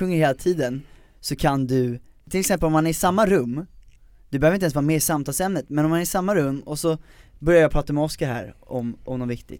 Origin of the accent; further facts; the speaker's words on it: Sweden; born there; jag är 18 och jag är född i Sverige.